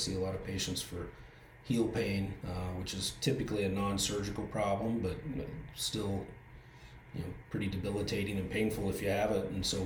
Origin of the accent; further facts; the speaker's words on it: Clarinda, Iowa, United States; I'm from Clarinda, Iowa, southwest Iowa.